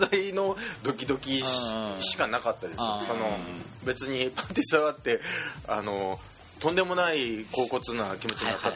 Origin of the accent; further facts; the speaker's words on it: Kochi, Japan; 僕の地元の高知での出来事なので、まあ、田舎の平屋です、はい、平屋で、